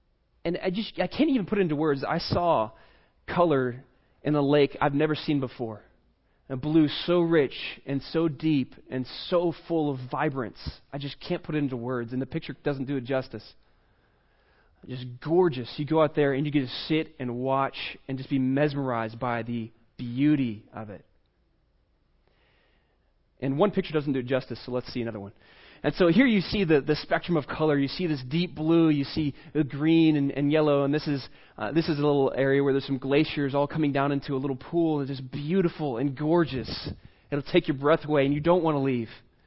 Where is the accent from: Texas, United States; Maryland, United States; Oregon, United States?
Texas, United States; Dallas; I have to admit, I was raised in Dallas in Texas. I'm a city boy.